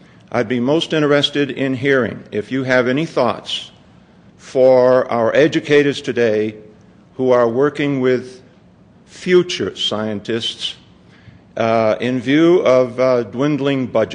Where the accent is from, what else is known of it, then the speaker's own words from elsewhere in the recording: Castle Rock, Colorado, United States; I'm from Castle Rock, Colorado.